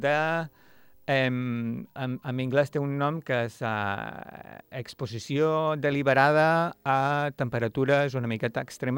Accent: Balearic Islands, Spain; also born or lived in Scotland; Jo som de Mallorca, però clar, ja estava habituat a Escòcia

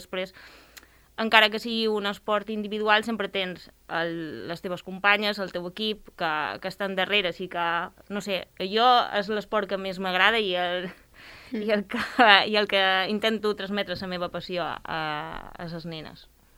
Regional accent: Ibiza, Balearic Islands, Spain; jo no he viscut en John com l'han viscut la gent d'aquí, perquè jo sóc d'Eivissa

